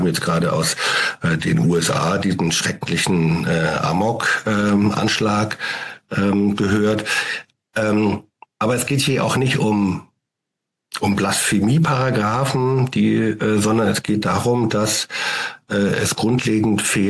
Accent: Northern Germany, Germany; Nun komme ich aus Norddeutschland, da gibt es keine Gipfel und entsprechend keine Gipfelkreuze

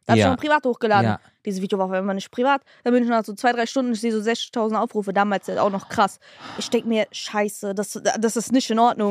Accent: Hesse, Germany; bei uns in Hessen

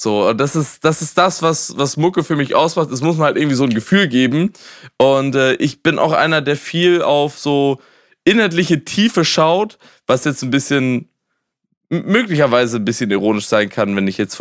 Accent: Schleswig-Holstein, Germany; ich komm aus dem Schleswig-Holsteiner Raum, so Hamburg war das nächstbeste für uns.

